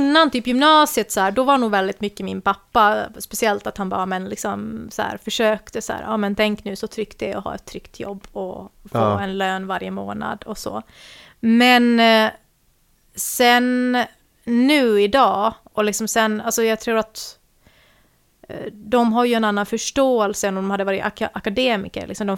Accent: Vaasa, Ostrobothnia, Finland; born there; Nej, vi är född i Vasa ju

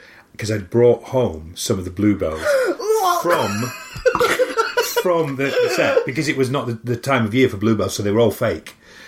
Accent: Barnsley, Yorkshire and the Humber, United Kingdom; now in London, United Kingdom; I was a kid from Barnsley, middle of nowhere. Came down to London

